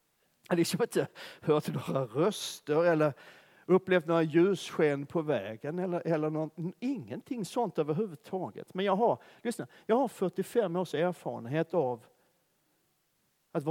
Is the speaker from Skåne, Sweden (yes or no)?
yes; Malmö, Skåne, Sweden; Jag växte upp i Malmö. Världens vackraste stad.